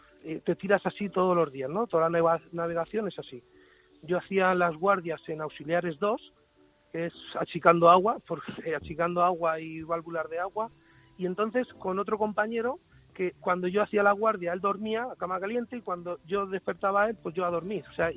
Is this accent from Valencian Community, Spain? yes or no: yes; Alicante, Valencian Community, Spain; soy de Alicante, del Altec